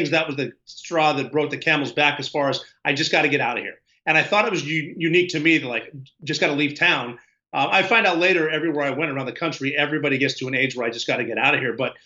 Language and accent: English; Montana, United States; I grew up here in Montana hunting.